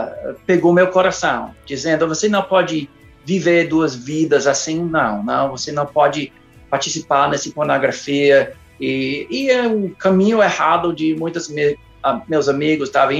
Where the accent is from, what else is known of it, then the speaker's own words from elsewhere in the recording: St. Louis, Missouri, United States; Eu fui criado nos Estados Unidos, perto da cidade grande, o St. Louis, né? O estado é Missouri, bem no centro dos Estados Unidos, né? E eu estava criado na igreja presbiteriana.